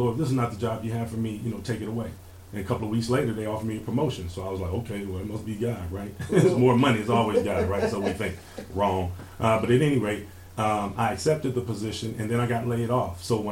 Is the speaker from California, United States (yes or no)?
yes; Compton, California, United States; I grew up in Compton, California.